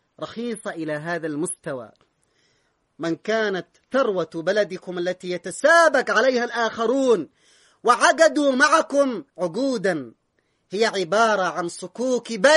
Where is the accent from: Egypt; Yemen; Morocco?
Yemen; وإحنا يمنيين